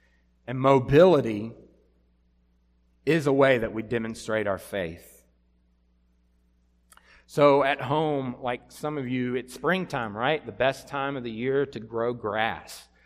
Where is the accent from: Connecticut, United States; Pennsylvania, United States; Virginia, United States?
Virginia, United States; Blacksburg; I'm from around this area. I grew up in Lusser's Gate down in Blacksburg.